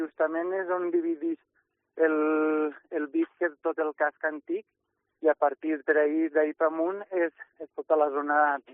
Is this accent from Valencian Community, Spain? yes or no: yes; Culla, Valencian Community, Spain; jo soc de Culla i quasi està feo, però val la pena fer la visita